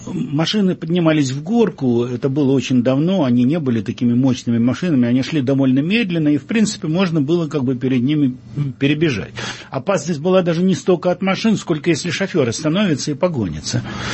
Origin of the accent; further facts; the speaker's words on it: Odesa, Odesa Oblast, Ukraine; born there; Да, я родился в Одессе.